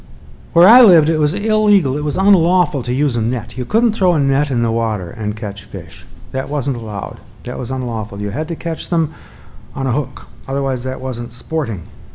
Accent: Madison, Wisconsin, United States; I grew up on the North Shore, not really about a half a block away from the North Shore, of Lake Monona in Madison, which is considered to be the smaller of the two lakes that encompass the city.

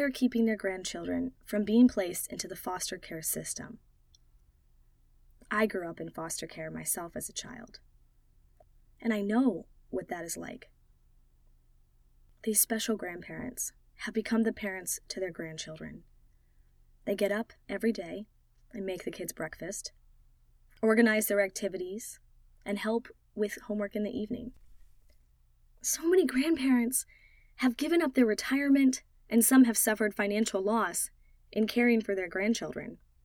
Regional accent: Ohio, United States; In my home state of Ohio alone

